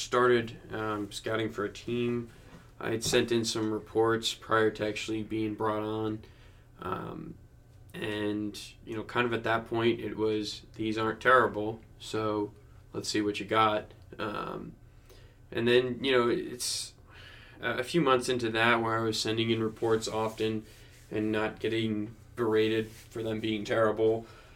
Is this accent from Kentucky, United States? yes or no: no; New Jersey, United States; I grew up in New Jersey. I grew up a New York Yankees fan.